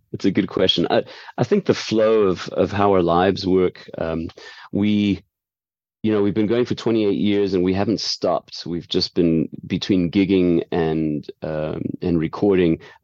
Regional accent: South Africa; We're a South African band that's been going for like 28 years.

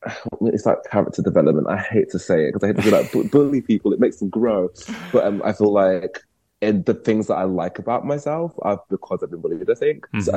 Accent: Wood Green, London, United Kingdom; also born or lived in Essex / Hainault; So I grew up between North London and Essex. So it was, I was in like Wood Green, Turnback Lane, like North London.

